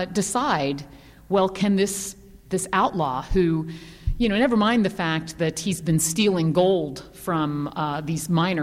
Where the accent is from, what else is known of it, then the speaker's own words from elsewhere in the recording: Texas, United States; And some of that is because I'm originally from Texas, and we have a lot of strong women in Texas.